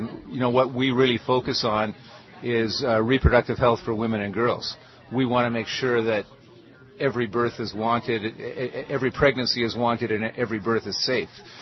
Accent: Canada; Luckily, I'm a Canadian.

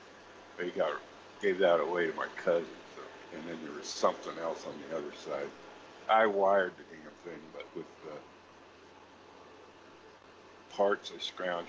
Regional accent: California, United States; It's crazy because I'm a Californian. I was going to tell you, we only got two seasons there, and you know that, Bob.

